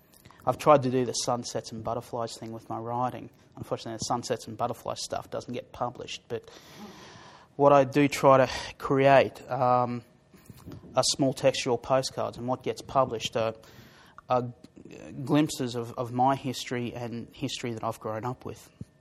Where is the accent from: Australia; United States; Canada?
Australia; But even though I do get around, I am proudly Australian.